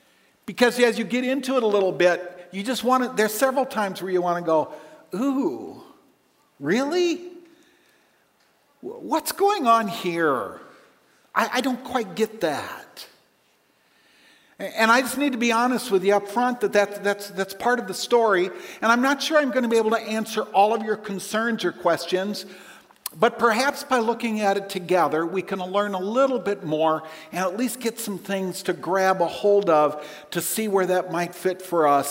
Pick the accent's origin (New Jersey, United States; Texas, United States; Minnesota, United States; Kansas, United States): Minnesota, United States; I'm a Minnesota boy. I grew up in Minnesota. I've lived here most all of my life.